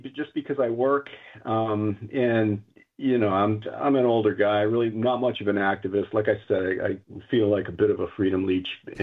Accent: Acton, Massachusetts, United States; born or raised there

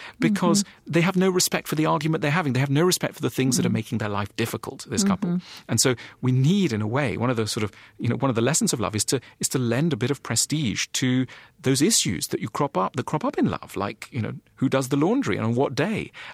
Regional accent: United States; I'm an American in this respect too

